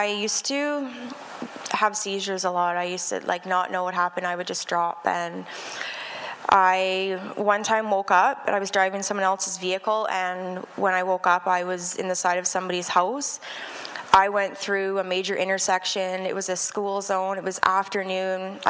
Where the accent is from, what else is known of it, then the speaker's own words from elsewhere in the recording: Medicine Hat, Alberta, Canada; I'm 32 years old, born and raised in Medicine Hat, Alberta. I wasn't raised in a Christian home.